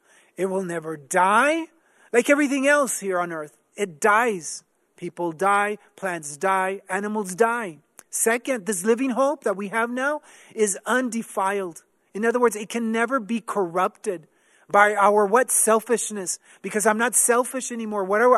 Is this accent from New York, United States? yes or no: no; Texas, United States; I became a migrant worker automatically. I was a Texan because I was raised in Texas.